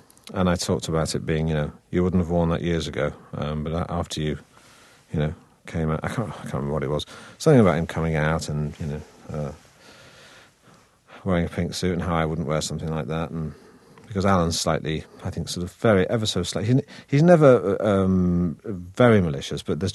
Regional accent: Manchester, North West England, United Kingdom; accent: northern; because, of course, I'm from Manchester, so I have a northern accent, a regional accent, which is what it was, quite pronounced.

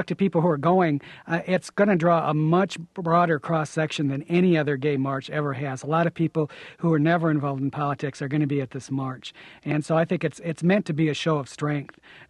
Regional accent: Aurora, Illinois, United States; Well, you know, I grew up in Aurora, Illinois, which was at that time extremely conservative part of the country.

